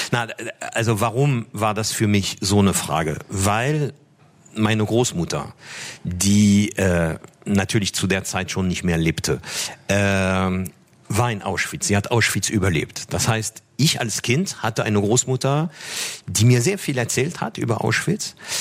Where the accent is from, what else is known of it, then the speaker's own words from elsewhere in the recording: France; German is a second language; now in Germany; ich bin Franzose seit über 30 Jahren in Deutschland. Mittlerweile, das wissen viele nicht, auch Deutscher. Ich bin beides.